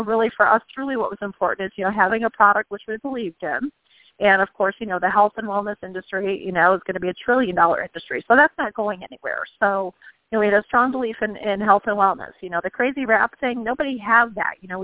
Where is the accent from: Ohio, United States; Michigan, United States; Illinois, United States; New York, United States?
Michigan, United States; We're born and raised in Michigan and had stopped on a layover in California.